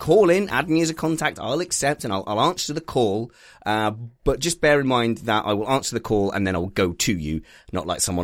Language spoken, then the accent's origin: English; United Kingdom; Because obviously, as a British guy, we're all rooting for him